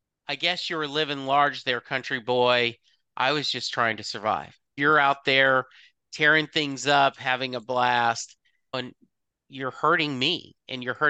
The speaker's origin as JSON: {"language": "English", "region": "the South", "country": "United States", "tie": "born or raised there", "said": "I have a basic fear of snakes, right? I was raised in the South."}